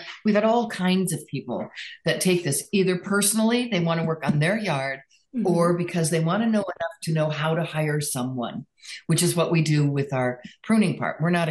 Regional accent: Connecticut, United States; I grew up in Connecticut and love, love, love the fall.

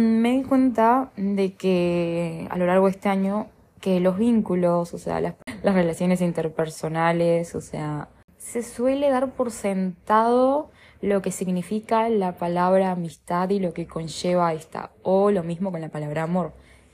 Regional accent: Artigas, Uruguay; fui a Artigas, o sea, fui a mi pueblo, a mi ciudad, a mi natalicio

